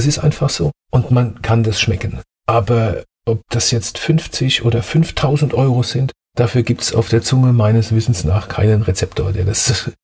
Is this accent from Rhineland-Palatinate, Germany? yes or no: yes; Ludwigshafen, Rhineland-Palatinate, Germany; wo ich herkomme, ich komme ja aus Oggersheim oder aus dem Hemshofen. Oggersheim, das ist schon ein hartes Pflaster und das ist auch dialektisch sehr hart.